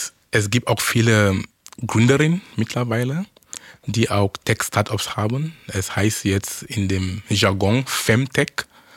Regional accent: Cameroon; German is a second language; auch genauso ein Unternehmen in Kamerun, wo ich herkomme

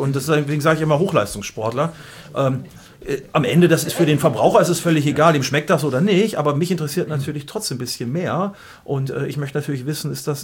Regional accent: Gütersloh, North Rhine-Westphalia, Germany; born or raised there

